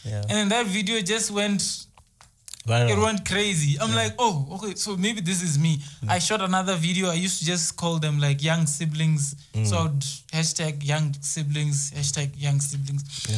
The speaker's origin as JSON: {"language": "English", "town": "Musina", "region": "Limpopo", "country": "South Africa", "said": "I'm from Musina. It's not a small town, but it's a small town. So, yeah, I'm turning 26 this year."}